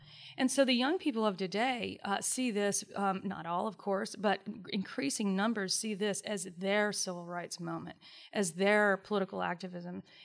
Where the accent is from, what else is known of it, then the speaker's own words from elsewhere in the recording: Greenville, North Carolina, United States; I have a bias toward it because I'm from Greenville.